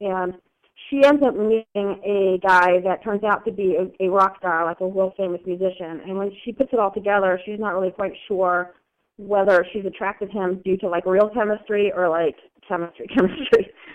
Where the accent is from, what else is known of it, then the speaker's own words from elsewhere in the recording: Midwest, United States; I grew up mostly in the Midwest, but by the time I was in high school, my parents have moved us to like 6 different states